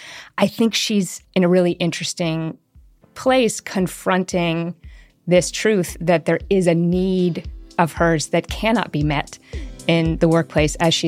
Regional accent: Cincinnati, Ohio, United States; Curtis and I grew up together in Cincinnati, right across the street from each other.

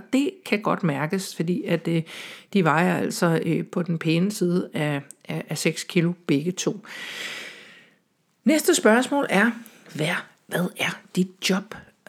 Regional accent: Søborg, Capital Region of Denmark, Denmark; born there; also born or lived in Bagsværd / Madison, United States; now in Copenhagen, Denmark; Jeg er født i Søborg. Ja, det er det. Og der bor jeg ikke mere. Nu bor jeg i København. Jeg bor på Østerbro. Og jeg bor alle mulige steder. Ja, vi har simpelthen flyttet rigtig meget rundt. Vi har også boet i Bagsvær. Vi har også boet i Wisconsin. I by, der hedder Madison, over i USA.

